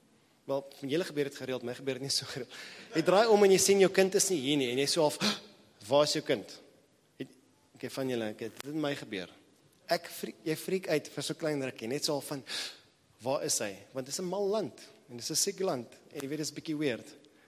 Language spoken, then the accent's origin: Afrikaans; Johannesburg, Gauteng, South Africa; ek kom uit Johannesburg